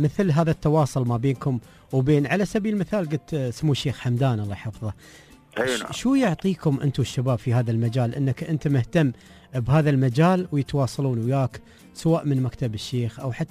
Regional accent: United Arab Emirates

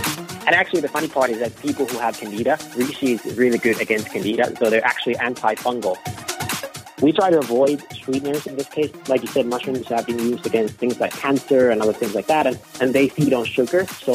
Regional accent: Finland; born or raised there

